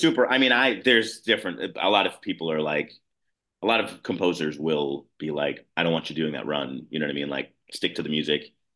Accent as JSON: {"language": "English", "town": "Highwood", "region": "Illinois", "country": "United States", "tie": "born or raised there"}